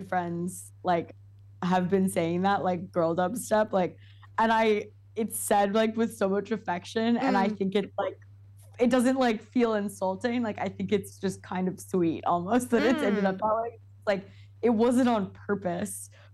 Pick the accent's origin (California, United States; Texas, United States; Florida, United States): California, United States; I'm from California